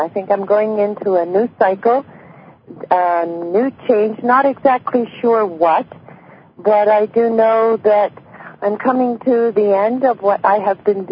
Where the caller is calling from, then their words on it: Ontario, Canada; It's north of Toronto in Canada.